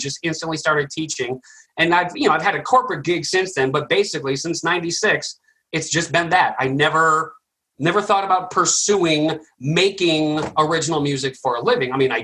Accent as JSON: {"language": "English", "town": "Colorado Springs", "region": "Colorado", "country": "United States", "tie": "born or raised there", "said": "Like I grew up in Colorado Springs, and I was in a progressive metal band"}